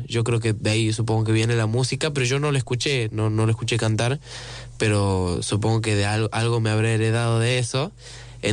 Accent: Alderetes, Tucumán, Argentina; Sí, tucumano. Tucumano de la ciudad de Alderetes.

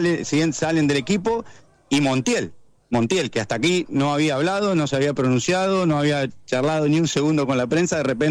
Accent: Argentina; nosotros somos argentinos

